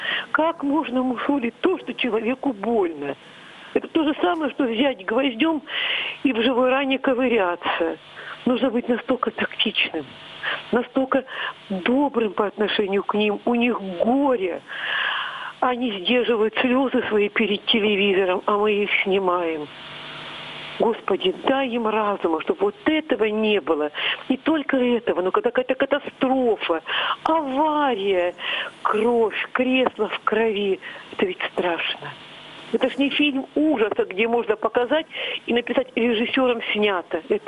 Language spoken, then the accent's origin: Russian; Vladivostok, Primorsky Krai, Russia; я из Владивостока.